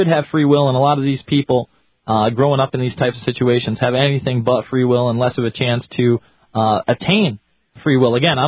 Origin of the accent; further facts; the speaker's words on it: New York, United States; You know, I'm from New York.